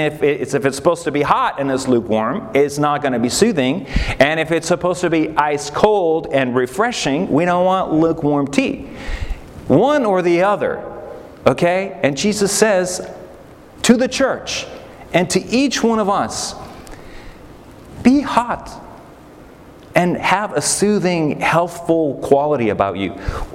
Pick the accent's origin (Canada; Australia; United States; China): Canada; Now, I grew up in Canada